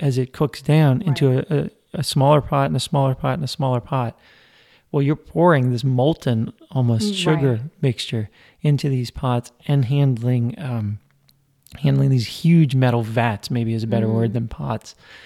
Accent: New Orleans, Louisiana, United States; probably many people, including myself, growing up in New Orleans, you see the sugar kettles

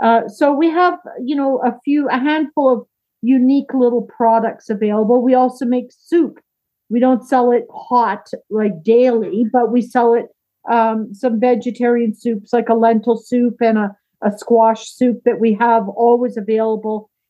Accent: Ottawa, Ontario, Canada; So I grew up in Ottawa, but my family, my parents were both born in the province of Quebec.

